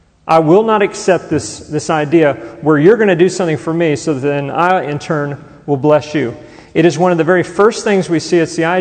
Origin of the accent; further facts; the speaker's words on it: Texas, United States; Whenever I was 11 years old, it was Christmas time, and we grew up in Texas, so what do you get your kid at Christmas in Texas?